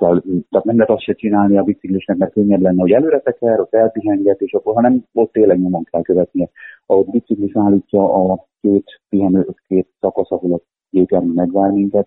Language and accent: Hungarian; Csákvár, Fejér, Hungary; Csákváról. Érkeztem a Vértes lábától. A Csákvári gyülekezet gondnoka vagyok. Ott élek feleségemmel, három fiammal.